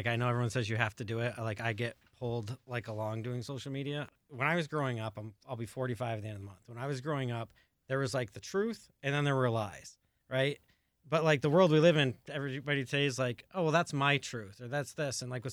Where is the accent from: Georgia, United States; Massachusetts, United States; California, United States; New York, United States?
New York, United States; Saranac Lake; born there; I was born in Saranac Lake, New York, which is a very, very small place in upstate New York.